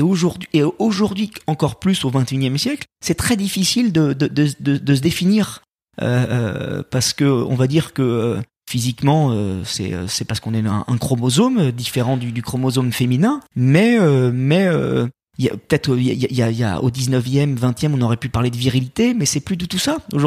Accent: Lyon, Auvergne-Rhône-Alpes, France; Je suis lyonnais. J'ai eu la chance en plus de grandir dans une ville qui a été 7 fois championne de France. Je suis né avec un ballon doré dans la bouche, passionné de ma ville

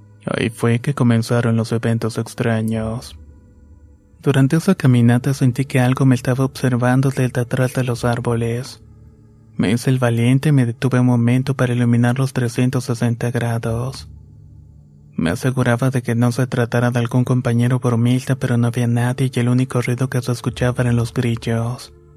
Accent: Mexico City, Mexico; now in Michoacán, Mexico; Soy originario de la Ciudad de México y actualmente me encuentro trabajando en la región de Michoacán.

